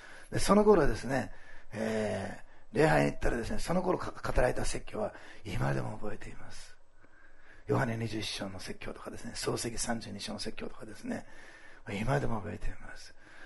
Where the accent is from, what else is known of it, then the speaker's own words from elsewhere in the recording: Osaka, Japan; born there; 私、大阪生まれだからね。